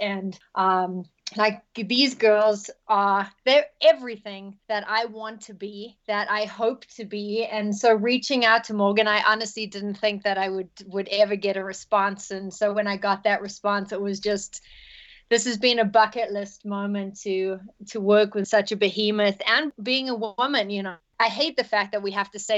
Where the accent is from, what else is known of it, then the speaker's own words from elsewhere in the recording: South Africa; moved away as an adult; now in United States; I'm originally from South Africa, and I played in a band there for many years, and the band did really well. And then when I moved to the States